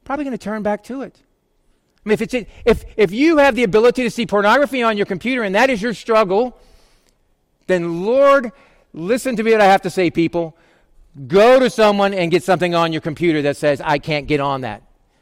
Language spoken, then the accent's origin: English; Scotland, United Kingdom; I'm Scottish too. That doesn't help.